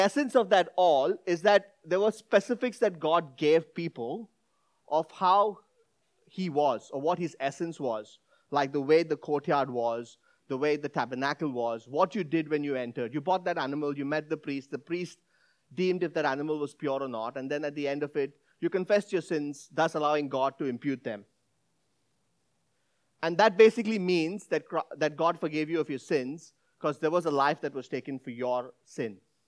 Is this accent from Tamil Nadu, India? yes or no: no; Mumbai, Maharashtra, India; So I grew up in Mumbai. It's a city of 19 million people, and it's really busy.